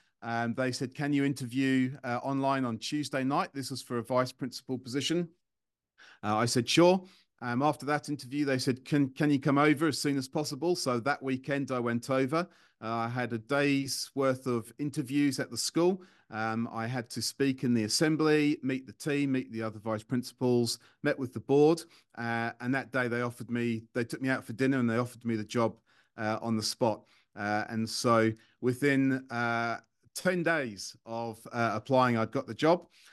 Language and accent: English; London, United Kingdom; now in Singapore; I grew up in London in a place called Rayners Lane, and I went to university over in the UK.